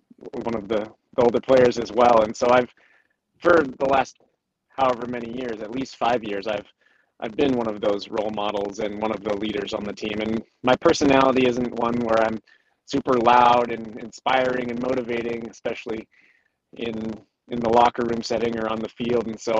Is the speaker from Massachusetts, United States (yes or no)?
no; Portland, Oregon, United States; And when I was in Portland, that was my hometown club. And I was there for 5 years and obviously enjoyed playing for my community that I grew up in and playing in front of my friends and family there.